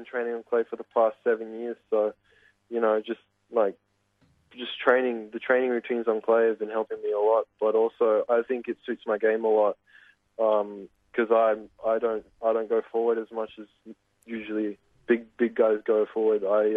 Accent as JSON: {"language": "English", "town": "Alicante", "region": "Valencian Community", "country": "Spain", "tie": "born or raised there", "also_born_or_lived": "Sydney / Dubai", "lives_now": "Marbella, Spain", "said": "And then we moved to Spain, and I've been living in Spain ever since. I lived in Alicante for 5 years, and then 2 years ago I moved down south to Marbella."}